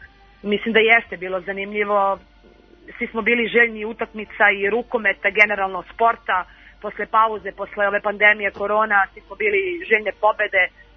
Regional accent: Kučevo, Braničevo District, Serbia; došla sam iz malog mesta Kučeva.

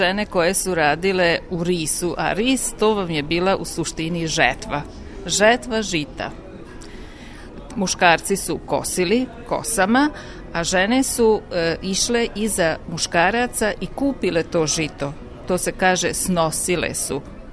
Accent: Subotica, Vojvodina, Serbia; ja sam odrasla ovde u Subotici, u subotičkom kraju gde se održava dužijanca.

